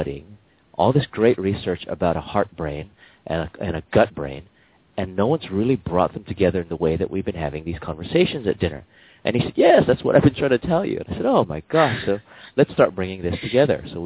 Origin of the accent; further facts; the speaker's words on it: Hawaii, United States; now in Australia; I was born and raised in Hawaii, but I live in Australia now.